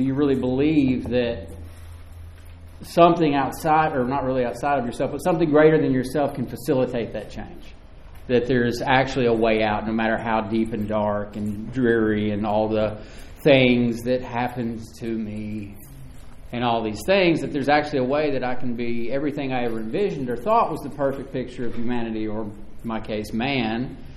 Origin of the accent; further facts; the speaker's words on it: Tennessee, United States; I am from Tennessee, y'all, sorry.